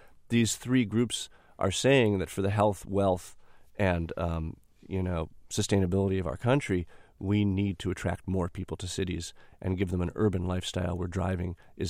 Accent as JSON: {"language": "English", "town": "Belmont", "region": "Massachusetts", "country": "United States", "tie": "born or raised there", "said": "I was trained as an architect, actually, in Boston. I grew up in Belmont. Took the bus to architecture school for 4 years from my parents' house."}